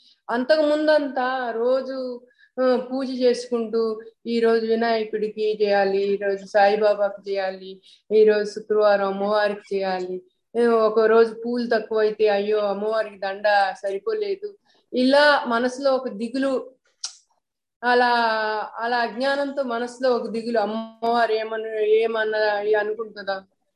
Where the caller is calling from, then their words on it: Hyderabad, Telangana, India; నేను హైదరాబాద్ నుంచి మాట్లాడుతున్నాను